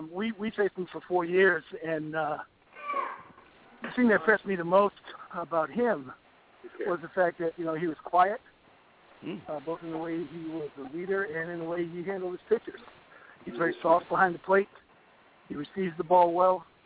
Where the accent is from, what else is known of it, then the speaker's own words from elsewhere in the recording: Rhode Island, United States; Well, I grew up in Rhode Island, and Providence College did the same thing.